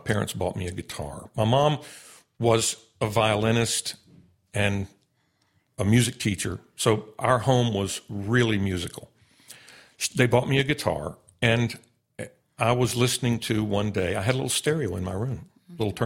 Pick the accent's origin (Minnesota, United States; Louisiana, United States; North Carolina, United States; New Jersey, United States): North Carolina, United States; moved away as an adult; I grew up in North Carolina, left there in 1972 to go to college as a piano major, of all things.